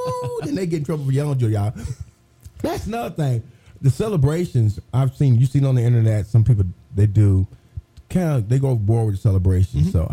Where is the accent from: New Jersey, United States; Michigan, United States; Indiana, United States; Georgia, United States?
Indiana, United States; Terre Haute; because my hometown, Terre Haute, I didn't make that walk across the stage.